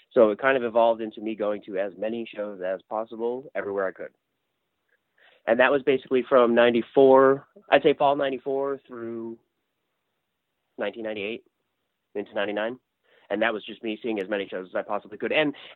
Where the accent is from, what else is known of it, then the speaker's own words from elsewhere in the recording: Keene, New Hampshire, United States; And so my hometown is Keene, New Hampshire. So it's kind of the southwestern corner of New Hampshire.